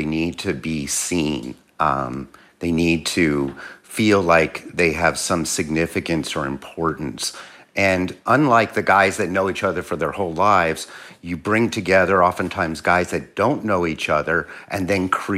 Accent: Philadelphia, Pennsylvania, United States; he sounded like a guy from Jersey, and I'm originally from Philly.

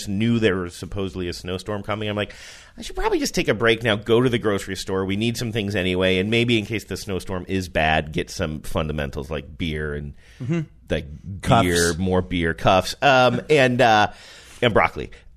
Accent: Midwest, United States; also born or lived in New Hampshire; You know, I'm from the Midwest and spent a lot of time in New Hampshire.

